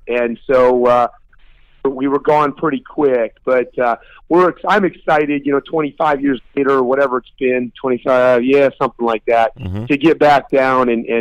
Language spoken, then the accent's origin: English; Ohio, United States; because I grew up in Northeast Ohio. And that's kind of the home of Thurman Munson.